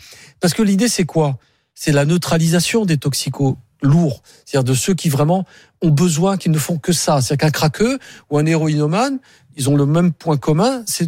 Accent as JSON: {"language": "French", "town": "Marseille", "region": "Provence-Alpes-Côte d'Azur", "country": "France", "said": "J'ai travaillé au STUP à Marseille, je suis marseillais. Donc je connais bien la ville"}